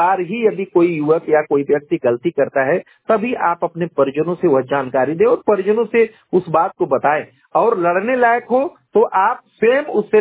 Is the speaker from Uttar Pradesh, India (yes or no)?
yes; Ghazipur, Uttar Pradesh, India